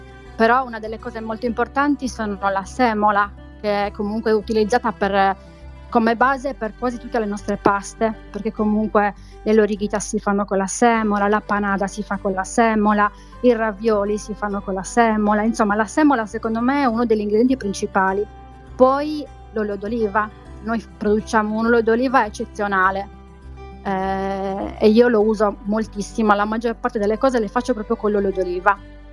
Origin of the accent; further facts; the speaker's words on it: Sardinia, Italy; perché così siamo sardi e giustamente li utilizzo moltissimo.